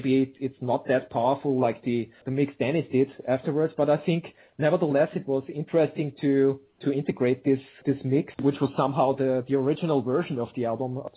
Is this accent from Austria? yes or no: yes; Austria; okay, we're from Austria, we have to bring in this or bring in that.